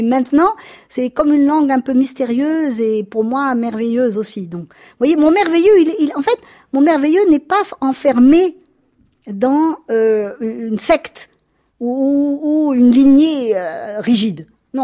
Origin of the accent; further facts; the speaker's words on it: Tunisia; comme je venais de Tunisie